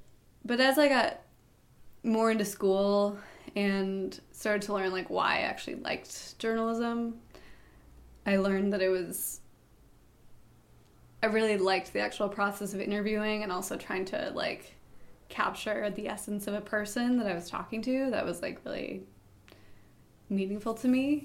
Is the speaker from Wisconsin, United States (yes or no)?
yes; Wisconsin, United States; now in Portland, United States; I'm from Wisconsin originally, coming to Hudson from Portland, Maine, where I now live